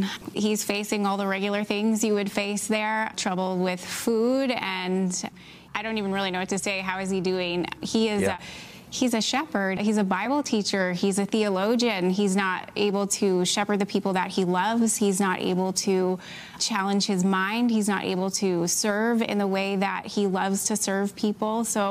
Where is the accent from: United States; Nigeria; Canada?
Canada; I am Canadian, yes.